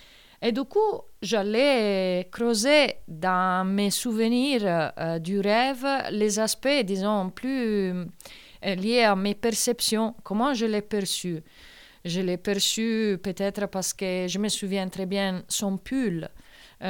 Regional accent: Italy; now in Marseille, France; je suis italienne, mais à partir de 2012, j'habite Marseille. Et aujourd'hui, un peu Marseille, entre Marseille et les Cévennes.

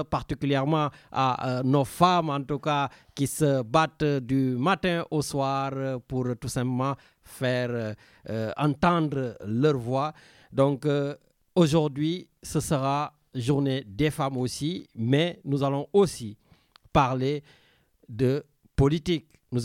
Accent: Senegal; je suis Sénégalais

